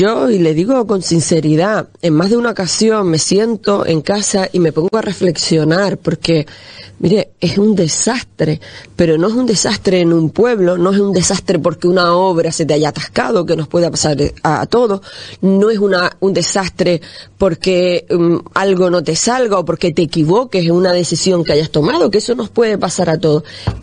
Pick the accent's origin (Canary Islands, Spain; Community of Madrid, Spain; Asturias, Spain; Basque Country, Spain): Canary Islands, Spain; Tuineje; para los que somos de allí, de Twineje, pues es verdad que además llevamos con mucho orgullo ser de allí